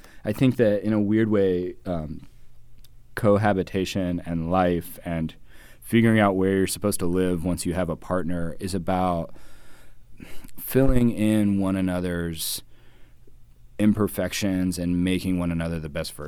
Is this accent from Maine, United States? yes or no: no; Kentucky, United States; so fully as a Kentuckian, and I just thought it humorous that this quiz said that I was not, that I was from New Mexico, right?